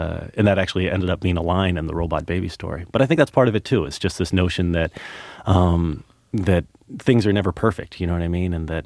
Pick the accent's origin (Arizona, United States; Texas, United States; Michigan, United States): Texas, United States; Dallas; You know, I grew up in Dallas, Texas, and in middle school, all the kids in health class at a certain point had to carry around baskets